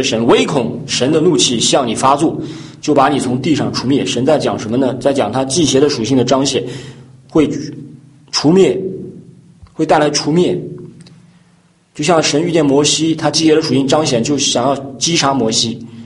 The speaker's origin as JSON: {"language": "Chinese", "region": "Henan", "country": "China", "said": "在我们河南那边的教会里面经常有这样的见证"}